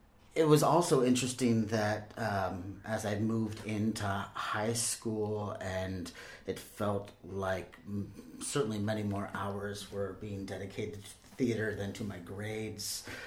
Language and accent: English; Vallejo, California, United States; I grew up in the North Bay, Vallejo, California.